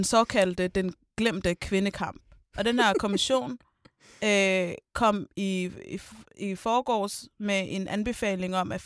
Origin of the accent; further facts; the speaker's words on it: West Jutland, Denmark; jeg er selv fra Vestjylland, så jeg kender Holbæk relativt.